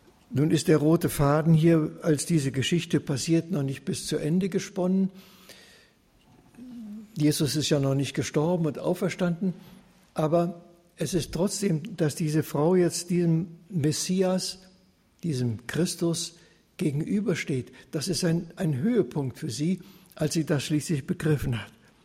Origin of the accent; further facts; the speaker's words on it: Hesse, Germany; Ich kenne das, weil das bei uns da oben spielt, am Meißner, wo ich aufgewachsen bin.